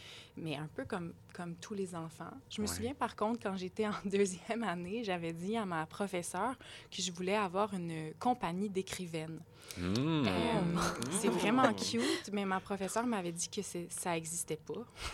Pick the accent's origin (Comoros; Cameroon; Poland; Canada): Canada; Quebec; Je viens de la Montérégie, d'un petit village. Mes parents sont agriculteurs.